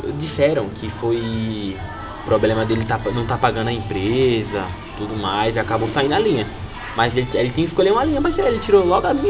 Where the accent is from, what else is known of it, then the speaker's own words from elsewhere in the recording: São Paulo, Brazil; eu sou de São Paulo.